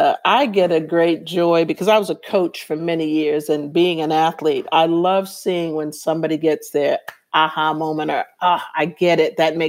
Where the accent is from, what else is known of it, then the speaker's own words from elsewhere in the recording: Boston, Massachusetts, United States; I grew up in Boston, moved to Brockton, graduated, became an athlete at Texas